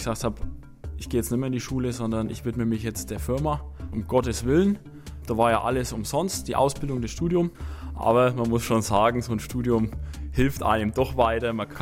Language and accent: German; Helmbrechts, Bavaria, Germany; Ich bin aus Helmbrechts. Wir sind in den Hof zur Schule gegangen, haben hier unsere Familien, haben hier unsere Freunde.